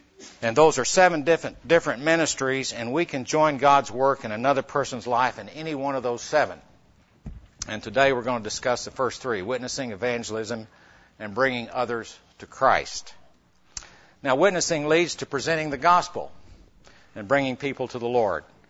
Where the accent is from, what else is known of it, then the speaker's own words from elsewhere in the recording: Oklahoma City, Oklahoma, United States; I'm a businessman from Oklahoma City